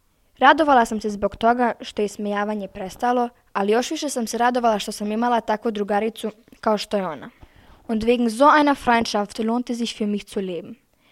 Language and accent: German; Crna Bara, Vojvodina, Serbia; also born or lived in Vienna, Austria; Ich wurde in Wien geboren. Nach meiner Geburt sind wir nach Serbien gezogen. U jednom malom selu imenom Crna Bara sam krenula da rastem.